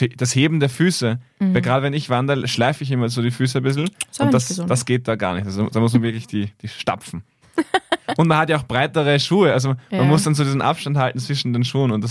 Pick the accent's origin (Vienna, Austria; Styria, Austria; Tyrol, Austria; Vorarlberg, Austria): Vienna, Austria; Ich habe vorher schon Org im Vorgespräch gesagt und habe mich sofort als Wiener oder zumindest Ostösterreicher geoutet